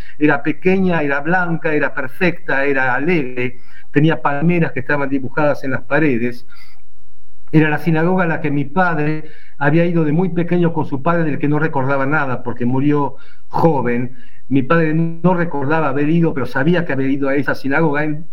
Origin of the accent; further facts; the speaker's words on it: Argentina; also born or lived in Timișoara, Romania; Yo nací en Timișoara, en el sudoeste de Rumania, y al año y 10 meses vine con mis padres a la Argentina, el 13 de octubre de 1948.